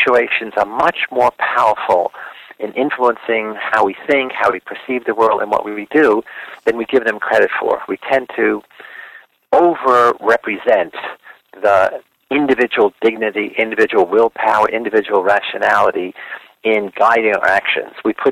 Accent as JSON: {"language": "English", "town": "New York City", "region": "New York", "country": "United States", "tie": "born or raised there", "said": "I grew up in the South Bronx, New York, and that is maybe always will be a ghetto."}